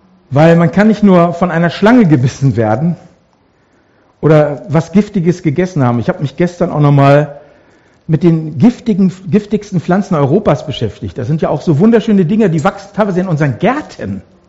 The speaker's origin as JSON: {"language": "German", "town": "Mülheim an der Ruhr", "region": "North Rhine-Westphalia", "country": "Germany", "tie": "born or raised there", "said": "Und wir waren auch Back to the Roots in unserem Heimatort, da wo ich geboren bin, in Mülheim an der Ruhr, die schönste Stadt im Ruhrgebiet."}